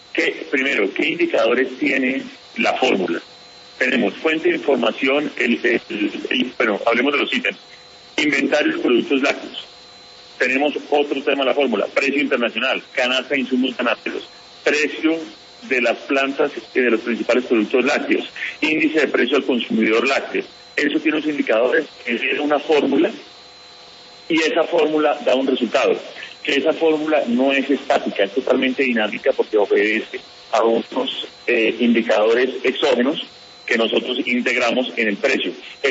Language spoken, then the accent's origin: Spanish; Colombia; Nosotros tenemos que pensar en el mundo y trabajar como colombianos unidos y en equipo.